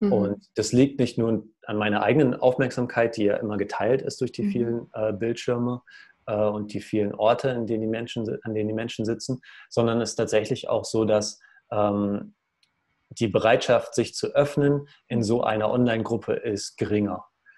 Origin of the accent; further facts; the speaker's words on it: Germany; Ich komme aus der Nähe von Hamburg, aus einem kleinen Dorf, aus einer Bäckerfamilie